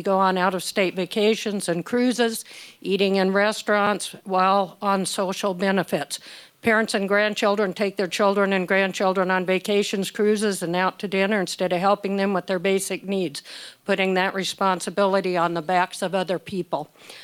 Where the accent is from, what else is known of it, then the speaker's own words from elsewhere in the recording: Soldotna, Alaska, United States; I was born in Alaska in 1951. We homesteaded in Soldatna. We lived a simple, provident, self-reliant life.